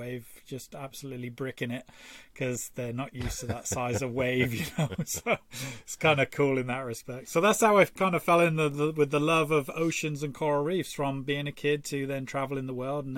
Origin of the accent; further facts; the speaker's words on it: Torquay, South West England, United Kingdom; I grew up in England, so it's an island, we're fully surrounded by water, but I was very fortunate as a young kid. I grew up in Torquay, so we were kind of close to what they consider the English Riviera